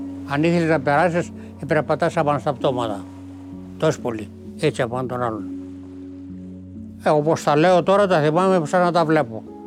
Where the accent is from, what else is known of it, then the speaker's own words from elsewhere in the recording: Attica, Greece; born there; Εγώ γεννήθηκα στην Πάρνηθα.